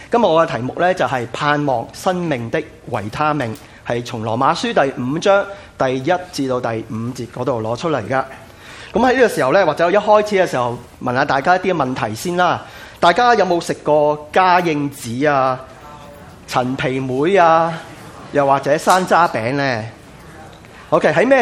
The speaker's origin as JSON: {"language": "Cantonese", "country": "China", "said": "我们中国人几百年几千年的传统呢，的确呢是中药呢是可以帮助到大家的。"}